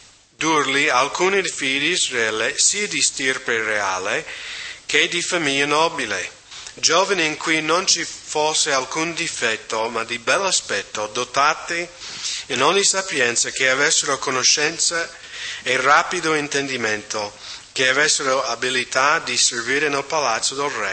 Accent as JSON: {"language": "Italian", "country": "United States"}